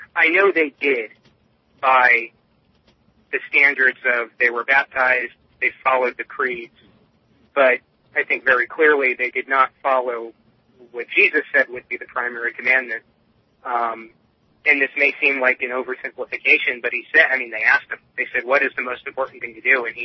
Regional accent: New York, United States; I mean, I grew up in New York.

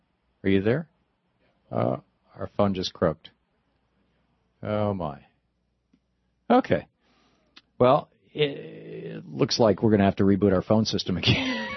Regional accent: Michigan, United States; I mean, I grew up in Michigan, so we were told this constantly.

